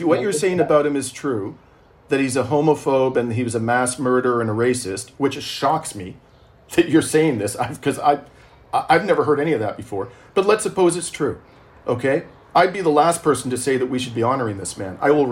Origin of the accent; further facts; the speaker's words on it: Canada; I'm deeply troubled as a Canadian about all of that.